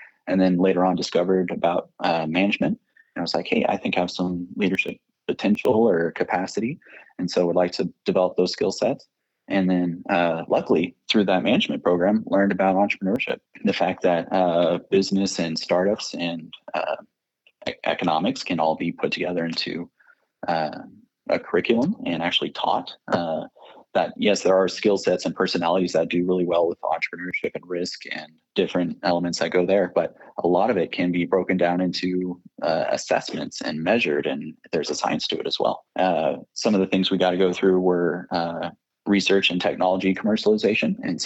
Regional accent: Lubbock, Texas, United States; also born or lived in Austin; So born in Austin, but raised in Lubbock, Texas. Moved to Lubbock when I was four. And so proud product of Lubbock ISD.

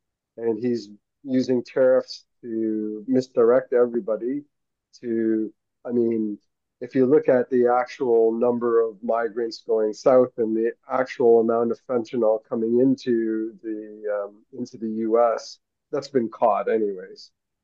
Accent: Canada; as a Canadian, and I'm a proud Canadian, I really do want to make sure that Canadian businesses do well.

